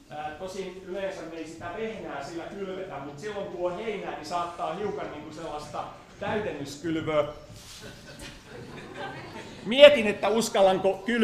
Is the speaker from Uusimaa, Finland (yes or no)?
no; Tampere, Pirkanmaa, Finland; Minun isäni oli maanviljelijä Lohjalla, mutta itse kasvoin kaupunkilaispoikana, lähinnä Tampereella.